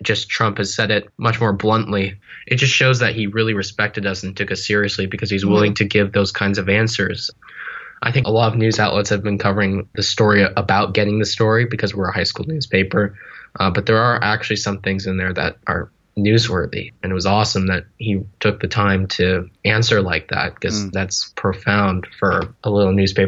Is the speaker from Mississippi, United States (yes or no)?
no; Washington, United States; I made sure to include my home state because Jim Mattis is also from Washington, so I knew that that would make a connection.